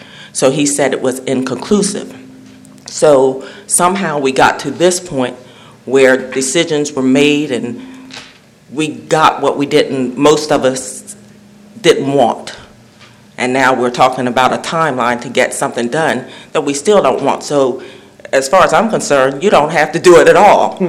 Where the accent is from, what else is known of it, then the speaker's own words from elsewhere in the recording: Jimtown, Maryland, United States; now in Swan Point, United States; And I grew up in Jimtown.